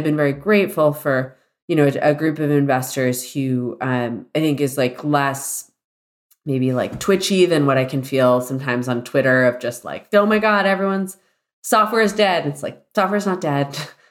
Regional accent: Celebration, Florida, United States; It's a Celebration, Florida. It's right outside of Disney World, and it was intended to be like Epcot, but people live there.

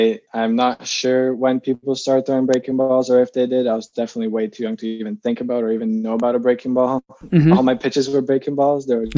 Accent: Slovakia; now in Canada; I myself don't know if I am a Canadian or not a Canadian yet officially, but right. If I consider myself a Canadian or Slovakian, I obviously am very still, the roots are still very important to me. And mostly my dad does keep in touch with back in Slovakia

